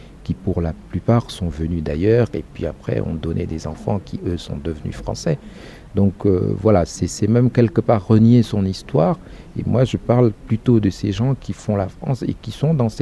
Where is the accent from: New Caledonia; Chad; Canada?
Chad; Comme je suis tchadien et tout ça, on m'a dit ça, il faut 3 mois d'enquête